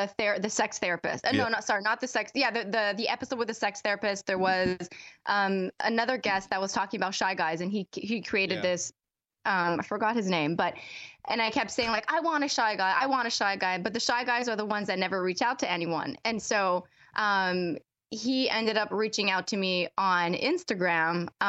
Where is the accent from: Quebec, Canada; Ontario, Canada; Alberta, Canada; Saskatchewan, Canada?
Quebec, Canada; Montreal; we're both from Montreal